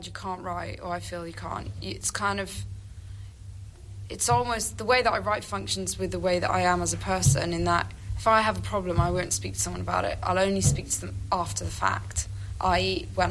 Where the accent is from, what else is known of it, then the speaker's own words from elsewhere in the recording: Wales, United Kingdom; And even though I'm Welsh.